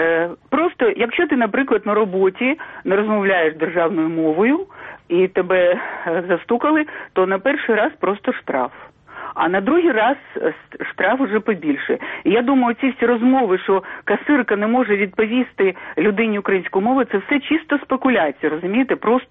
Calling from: Kyiv, Ukraine

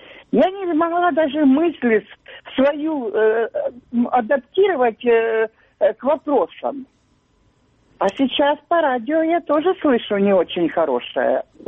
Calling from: Dnipro, Dnipropetrovsk Oblast, Ukraine

